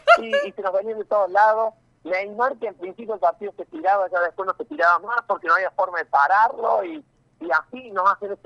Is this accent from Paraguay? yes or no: no; Argentina; como todos argentinos, sentimos que nos habían robado un poco esa semifinal